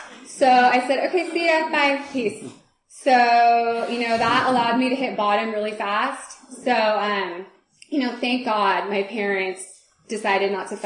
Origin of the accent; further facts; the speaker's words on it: Palo Alto, California, United States; So I grew up in Palo Alto, like a fairly normal childhood.